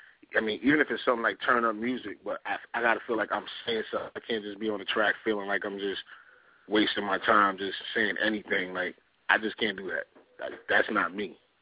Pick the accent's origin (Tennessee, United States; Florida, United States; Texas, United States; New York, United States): New York, United States; Far Rockaway; also born or lived in Brooklyn; Like I was born in Brooklyn, but I lived a lot of my time in Far Rockaway, and, you know, I had these different thoughts about it.